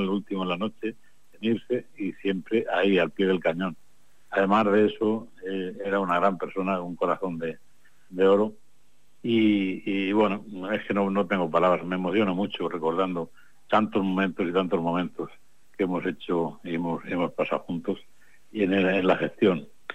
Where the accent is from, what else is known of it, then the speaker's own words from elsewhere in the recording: Torrevieja, Valencian Community, Spain; Yo lo conocí a él y a su hermano Pedro, pues de toda la vida, porque somos de Torrevieja y La Mata, es lo mismo.